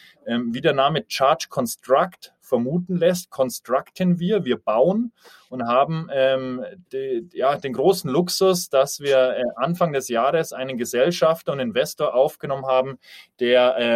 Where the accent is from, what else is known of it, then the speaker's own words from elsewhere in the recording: Bavaria, Germany; Ja, also örtlich herkommen tue ich aus dem Norden von München